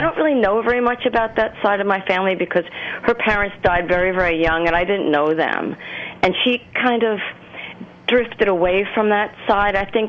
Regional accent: New York, United States; I think my family was one of the first families in the neighborhood. I grew up on Long Island

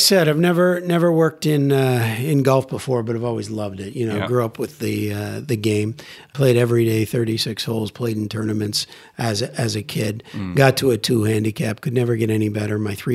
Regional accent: Toronto, Ontario, Canada; moved away as an adult; now in London, United Kingdom; I grew up in Canada, love in Toronto. I love my country.

